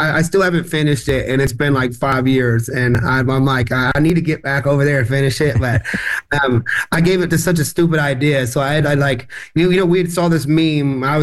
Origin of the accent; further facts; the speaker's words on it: Conyers, Georgia, United States; also born or lived in Atlanta; I always say I'm from Conyers, but I'll always say like I'm about 30 minutes east of Atlanta or something like that to, you know, kind of, yeah, I mean, like let them know that, you know, but I always like to claim Rockdale County, man.